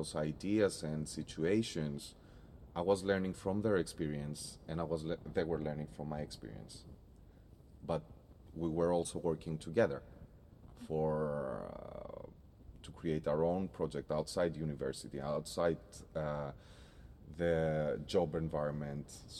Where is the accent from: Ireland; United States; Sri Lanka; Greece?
Greece; English is a second language; I'm from Greece, so I grew up in a place full of history.